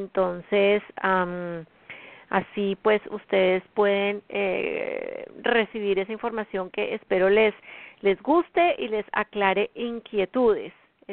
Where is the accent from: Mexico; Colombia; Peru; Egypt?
Colombia; now in United States; de los Estados Unidos, desde donde transmito el programa. Son las 8:00 p.m, un minuto en Colombia, mi país natal.